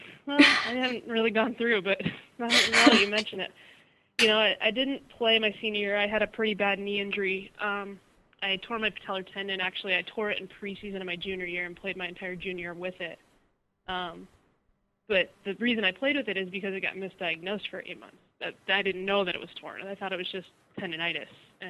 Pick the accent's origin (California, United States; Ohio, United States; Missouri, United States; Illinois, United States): Illinois, United States; You know, I grew up in Illinois